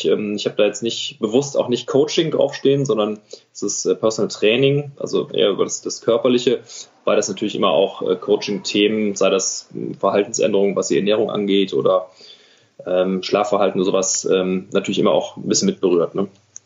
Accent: Bergisch Gladbach, North Rhine-Westphalia, Germany; Da hat unser Papa oder mein Papa hat mich und meinen Bruder angemeldet zum Judo in Bergisch Gladbach damals.

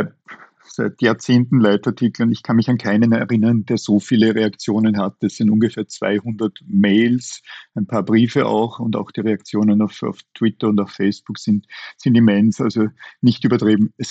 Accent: Ebensee, Upper Austria, Austria; in Wien oder in meiner Heimatgemeinde Ebensee

